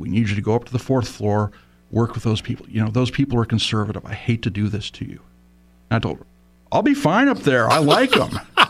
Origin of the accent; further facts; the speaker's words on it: California, United States; And then moved back down to my hometown near San Diego, worked at the North County Times there for a couple years, and then the San Diego Union Tribune for about 9 years.